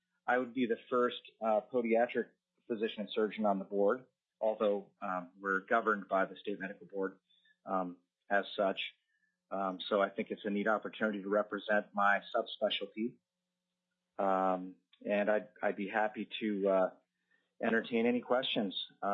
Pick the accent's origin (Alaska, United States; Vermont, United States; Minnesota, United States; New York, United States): Alaska, United States; Soldotna; I am from Soldot, Alaska, originally.